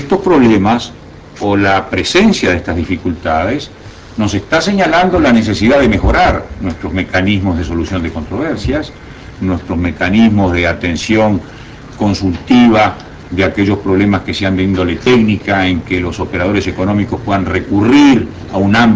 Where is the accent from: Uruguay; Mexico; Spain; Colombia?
Uruguay; Entonces, como uruguayos, trasuntamos nuestro optimismo.